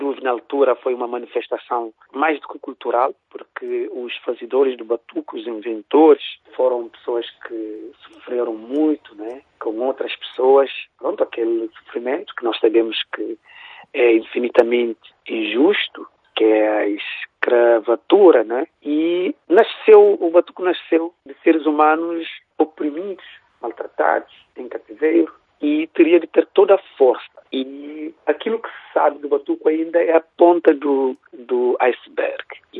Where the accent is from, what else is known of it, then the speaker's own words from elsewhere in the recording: Cape Verde; como nós todos, como cabo-verdianos que somos